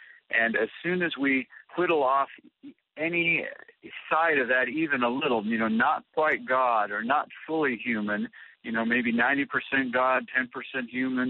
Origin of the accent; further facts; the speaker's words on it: Nebraska, United States; when I was growing up in Nebraska, my grandfather would dig post holes for all the fences on the farm